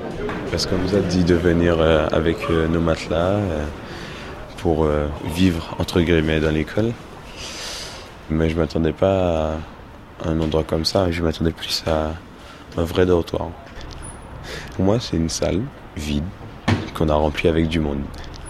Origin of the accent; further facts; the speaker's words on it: Sainte-Anne, Guadeloupe; Je viens de la Guadeloupe, de Sainte-Anne en Guadeloupe.